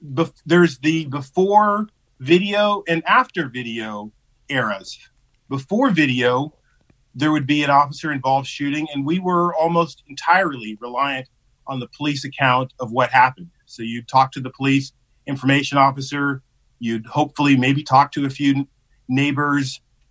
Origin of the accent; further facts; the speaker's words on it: Orangevale, California, United States; as a kid growing up in Orangevale, I was one of very few Black people out there.